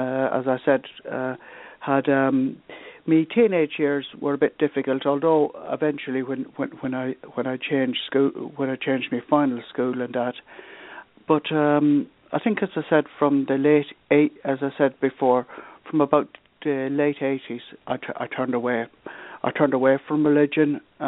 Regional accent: Connacht, Ireland; I grew up in the Republic of Ireland in County Leitrim

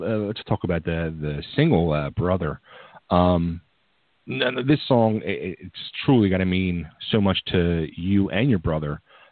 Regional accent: Pennsylvania, United States; I grew up in outside of the Philadelphia area, where our hometown boys was the band

